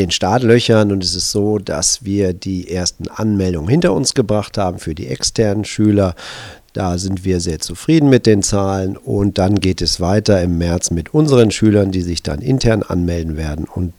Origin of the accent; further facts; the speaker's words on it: Hamburg, Germany; ich bin aus Hamburg